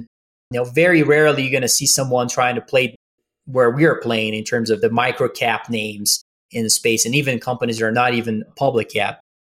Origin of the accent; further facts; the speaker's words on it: Brazil; I am from Brazil